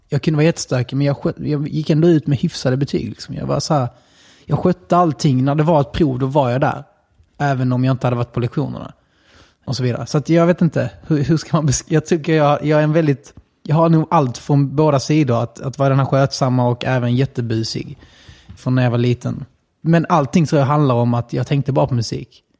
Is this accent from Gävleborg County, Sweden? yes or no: no; Helsingborg, Skåne, Sweden; also born or lived in Kattarp; En svensk sida av min familj och en utländsk sida. Och jag uppväxt både på GA och Söder i Helsingborg, som är väldigt, jag har sagt 90% invandrare där. Och även i Kattarp, där då det är mest rasism och man är mest konstig om man är invandrare.